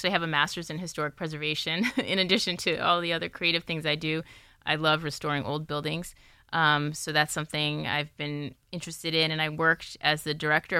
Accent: Connecticut, United States; as a northerner, you know, growing up in Connecticut, I'm very sensitive to it.

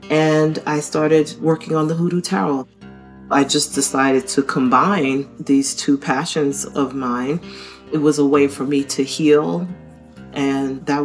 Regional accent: New York City, New York, United States; My family migrated from New York City in the early 50s. I didn't have much space. I grew up in Manhattan, in Midtown Manhattan. All I had was Central Park.

